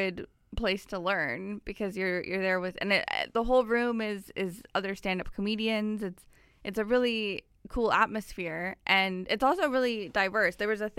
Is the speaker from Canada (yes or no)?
yes; Ottawa, Ontario, Canada; moved away as an adult; also born or lived in Montreal; I was born in Montreal. Mm-hmm. I went to high school in Ottawa, and then I moved here after high school.